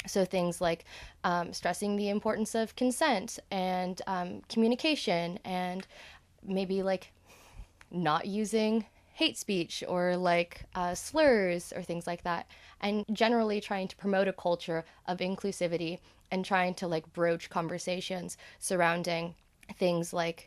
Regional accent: California, United States; So what comes to mind is like the Showcase Theater that I grew up going to in Southern California, just like off the top of my head.

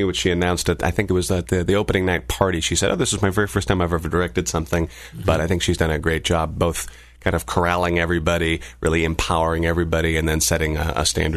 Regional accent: Chapel Hill, North Carolina, United States; Central North Carolina.

